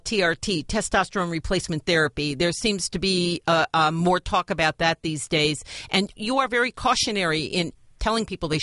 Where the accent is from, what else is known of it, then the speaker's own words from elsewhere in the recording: Philadelphia, Pennsylvania, United States; now in Cincinnati, United States; I lived in Cincinnati most of my life in Ohio, and people still say, are you from Philadelphia? Which, of course, I am.